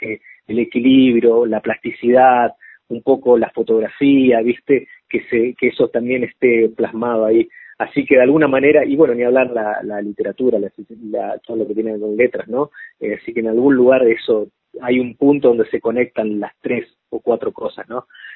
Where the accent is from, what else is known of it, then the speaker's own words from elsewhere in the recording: Posadas, Misiones, Argentina; Soy de Posadas, de Misiones.